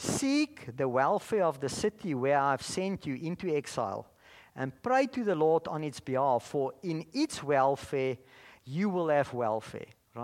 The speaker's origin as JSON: {"language": "English", "town": "Bloemfontein", "region": "Free State", "country": "South Africa", "tie": "born or raised there", "said": "I can still remember growing up in Bloemfontein many years ago"}